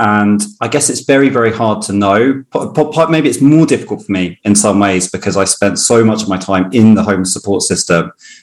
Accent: Cambridge, East of England, United Kingdom; now in London, United Kingdom; So I grew up in Cambridge and moved to London. So both pretty affluent cities, particularly London

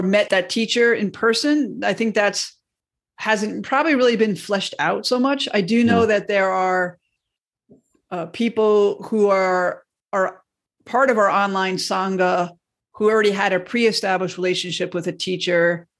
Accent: Mount Vernon, New York, United States; So I've met a lot of people from around the world in my first 20 years or so of growing up in Mount Vernon, New York. And I was raised Roman Catholic.

